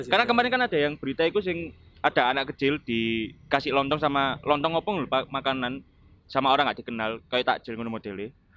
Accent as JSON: {"language": "Indonesian", "town": "Surabaya", "region": "East Java", "country": "Indonesia", "tie": "born or raised there", "said": "karena enggak punya desa kan memang saya. Desa saya kan di Surabaya."}